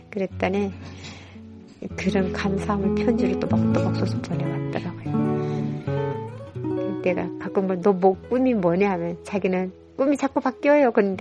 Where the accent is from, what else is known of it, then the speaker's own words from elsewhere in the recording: North Korea; 제가 북한 사람이라 하니까 아 여기 북한 사람들이 몇 명 된다고 소개시켜 준 거예요.